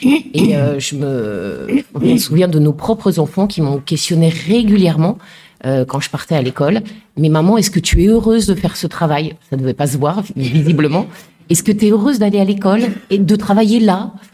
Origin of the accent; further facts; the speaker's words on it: Brest, Brittany, France; On vient de Brest, en Bretagne.